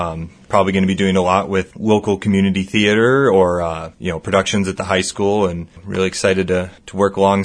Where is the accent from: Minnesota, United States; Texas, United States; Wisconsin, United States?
Wisconsin, United States; Kenosha; I grew up in Kenosha, Wisconsin.